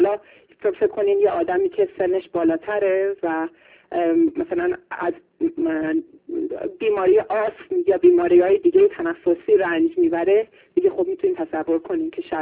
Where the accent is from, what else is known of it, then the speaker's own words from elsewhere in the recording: Iran; moved away; من یه مدتی از بچگیمو در ایران گذروندم